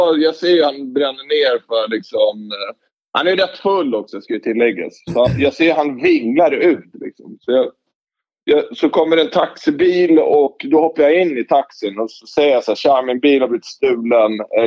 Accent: Stockholm, Stockholm County, Sweden; jag är ändå uppväxt i Akalla, jag är uppväxt bland somalier

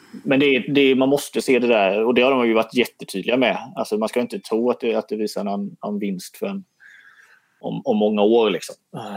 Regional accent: Småland, Sweden; när man som smålänning så är man ju vansinnig på utgifter

